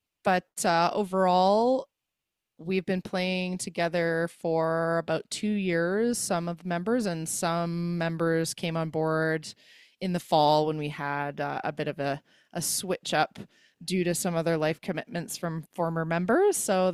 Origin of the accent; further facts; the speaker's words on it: Nelson, British Columbia, Canada; also born or lived in Salmo; we are from the Nelson and Salmo areas. We're kind of from all over the place.